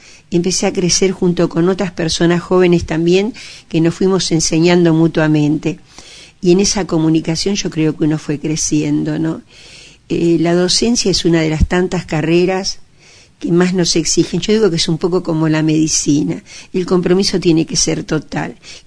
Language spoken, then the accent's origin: Spanish; San Miguel, Argentina; mis abuelos llegaron de Italia, fueron uno de los fundadores de Alta Italia. Yo nací en Embajador Martínez, a los 3 meses ya llegué a San Miguel. Este es mi pueblo, esta es mi casa.